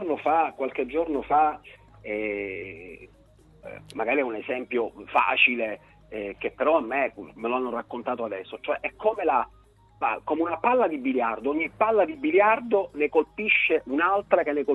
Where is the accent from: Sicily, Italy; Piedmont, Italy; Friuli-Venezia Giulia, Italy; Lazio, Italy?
Sicily, Italy; Palermo; Io sono palermitano e quindi posso dirlo.